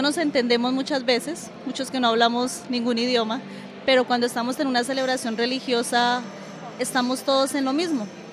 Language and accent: Spanish; Colombia; vengo de Colombia.